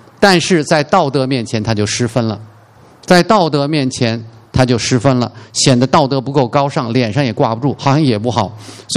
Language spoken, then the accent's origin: Chinese; Beijing, China; 我们小时候在北京也有，这是我找到一张照片